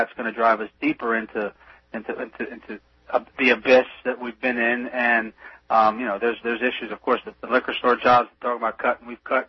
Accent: Pennsylvania, United States; I'm from Berks County in Pennsylvania. I'm from Berks County, PA

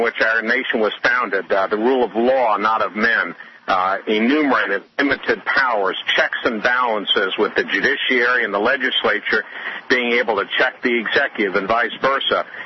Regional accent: Georgia, United States; or if my home state of Georgia wishes to change its definition of marriage

